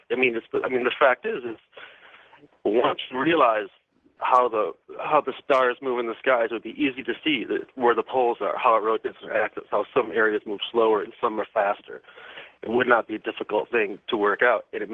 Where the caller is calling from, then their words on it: North Carolina, United States; I'm calling from North Carolina.